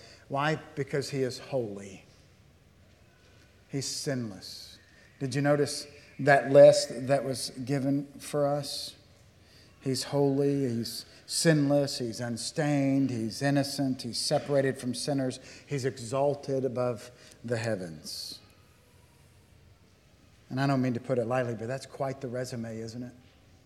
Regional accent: Arkansas, United States; I grew up in Arkansas, so the language here, a lot of my language that we used to use in Arkansas is different than it is today.

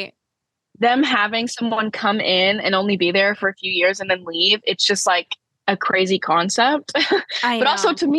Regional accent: Tennessee, United States; now in Florida, United States; Like, I'm down here in Florida and I'm like, where is all the mountains? Because, you know, I'm from Tennessee.

